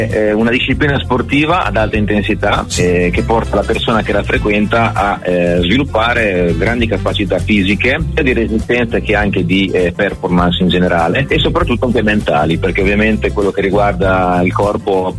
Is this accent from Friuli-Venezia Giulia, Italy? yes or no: no; Rimini, Emilia-Romagna, Italy; Alla fiera qui, io sono di Rimini